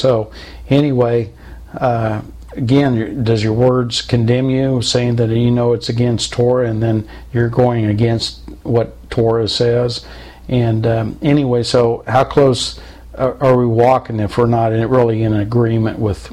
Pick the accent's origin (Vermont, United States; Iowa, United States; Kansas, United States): Kansas, United States; Topeka; I'm from Topeka, Kansas, and many people heard of Westside Baptist Church, where the Phelps' family is from